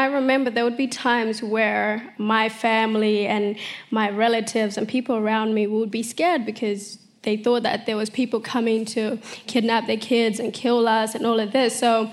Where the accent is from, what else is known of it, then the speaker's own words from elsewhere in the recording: Kakuma, Turkana County, Kenya; also born or lived in South Sudan; So my family, when I was born in South Sudan, my family was fleeing war, and then they landed in Kakuma refugee camp where I grew up, and Kakuma was my first home.